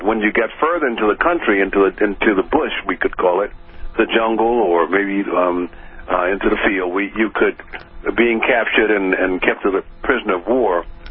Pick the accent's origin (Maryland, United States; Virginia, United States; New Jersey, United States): Maryland, United States; Baltimore; I grew up in Baltimore City, and I thought I was standard, average American